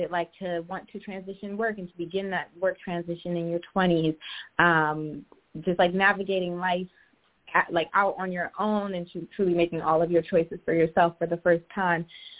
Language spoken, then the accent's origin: English; Philadelphia, Pennsylvania, United States; I'm personally from Philly